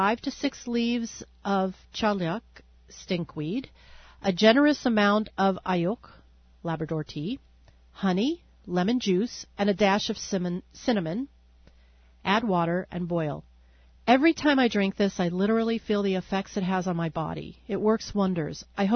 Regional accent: Chevak, Alaska, United States; especially in my hometown of Chivac.

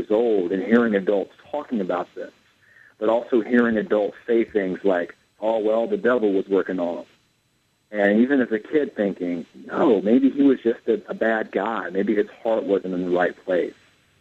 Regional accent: North Carolina, United States; And I witnessed these own things in my church growing up in North Carolina.

